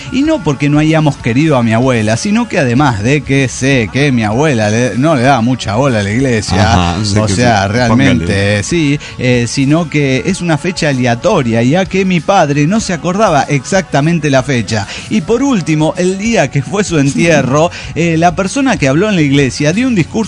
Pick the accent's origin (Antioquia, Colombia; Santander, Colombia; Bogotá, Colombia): Antioquia, Colombia; Medellín; de Medellín, Colombia.